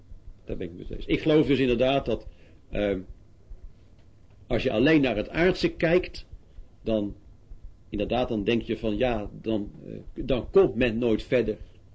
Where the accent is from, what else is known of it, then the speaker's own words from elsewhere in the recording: Leiden, South Holland, Netherlands; Zelf ben ik in Leiden vroeger ook groot geworden in een evangelisatiegemeenschap.